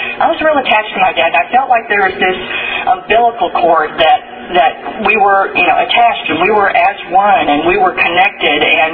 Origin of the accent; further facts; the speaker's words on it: Plano, Texas, United States; I grew up in Plano, Texas, which is a suburb of Dallas, and it was a very small community when I lived in Plano.